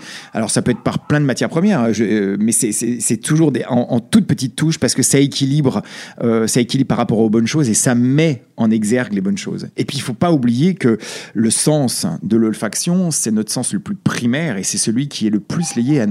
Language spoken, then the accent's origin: French; Auvergne-Rhône-Alpes, France; ce sont les odeurs de framboises sauvages que je ramassais en Savoie, puisque je suis savoyard, donc dans mon enfance